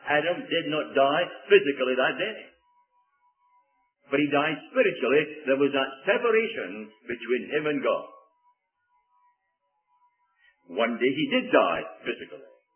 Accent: Edinburgh, Scotland, United Kingdom; the captain was from Glasgow and I was from Edinburgh. And we were the only two Scotsmen aboard that ship.

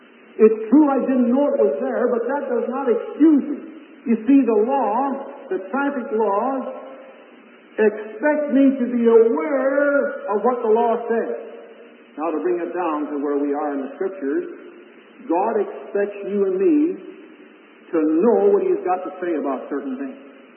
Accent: Kansas, United States; I said, "You know, I'm from Kansas. That should explain most all of you."

